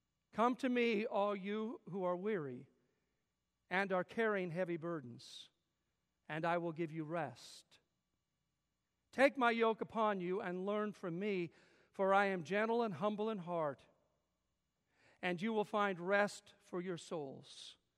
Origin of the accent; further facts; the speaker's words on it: Missouri, United States; I grew up in the Evangelical Southern Baptist Church in northern Missouri, as some of you know, where religion and politics don't mix on the one hand.